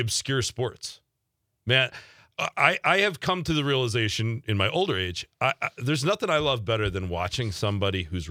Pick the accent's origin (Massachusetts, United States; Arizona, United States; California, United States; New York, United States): New York, United States; So growing up, I really didn't ski that much. My family didn't ski, but a lot of my friends skied. We had a ski club at school and all that because I grew up